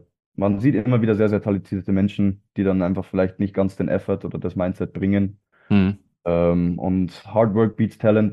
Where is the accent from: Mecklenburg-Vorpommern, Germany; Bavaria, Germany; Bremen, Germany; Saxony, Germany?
Bavaria, Germany; Wenn die Leute fragen, wo ich her bin, eigentlich im Ausland, dann sage ich, ich bin aus Bayern und nicht aus Deutschland.